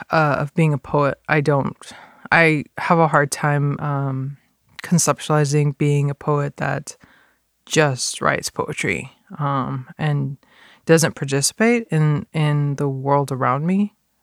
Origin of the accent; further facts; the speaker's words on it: Texas, United States; You know, so where I grew up in the Panhandle, it's very rural. It's very isolated in a lot of ways to the outside.